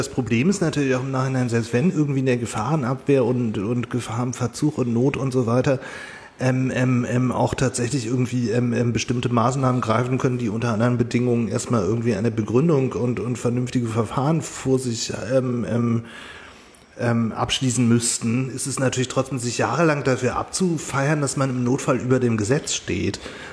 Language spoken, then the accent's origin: German; Langenhagen, Lower Saxony, Germany; Ich bin ja Langenhagen.